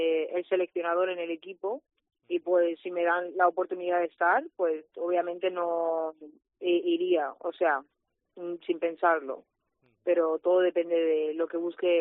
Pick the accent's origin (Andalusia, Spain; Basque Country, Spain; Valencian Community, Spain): Andalusia, Spain; Almería; poder viajar a Almería, a mi tierra, para jugar allí, ¿sabes?